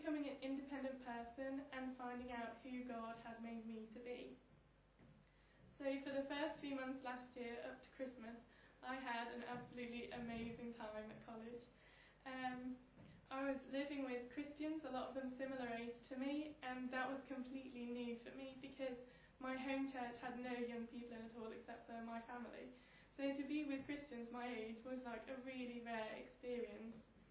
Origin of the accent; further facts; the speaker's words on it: East Midlands, United Kingdom; now in Gloucester, United Kingdom; I'm 21. I'm in my second year at Redcliffe, and I'm originally from Leicestershire. I grew up on a farm with my mum and my dad.